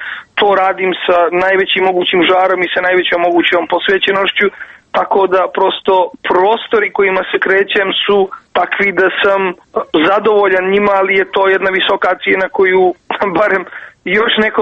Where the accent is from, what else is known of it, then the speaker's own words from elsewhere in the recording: Podgorica, Montenegro; dosta lijepo se osjećamo ponovo otkrivajući svoje djetinjstvo u Titogradu